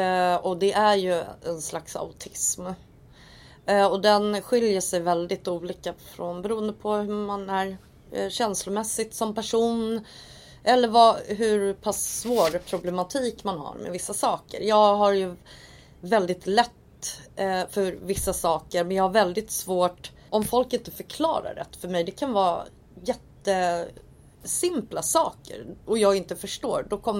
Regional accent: Tyresö, Stockholm County, Sweden; Jag är uppväxt i Tyresö. Jag har alltid bott i Tyresö. Började skolan i Fårdala. Och jag är 37 år, eller fyller 37, så att jag är född 78.

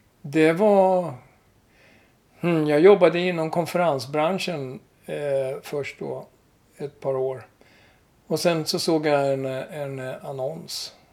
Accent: Huddinge, Stockholm County, Sweden; also born or lived in Östergötland; now in Tyresö, Sweden; Alltså jag är född och uppvuxen i Huddinge. Och sen i viss del i Östergötland också då, där min mormor och morfar bodde.

